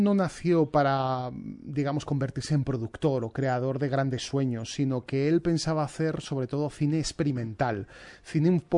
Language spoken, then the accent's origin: Spanish; Aragon, Spain; porque en mi tierra, en Aragón, hay un primo que se llama igual que yo